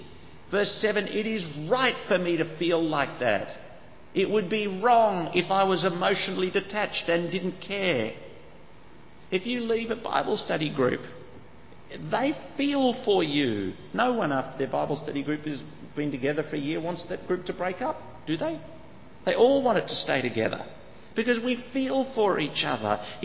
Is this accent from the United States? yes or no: no; Australia; I'm an Australian male. I'm not good at showing emotion.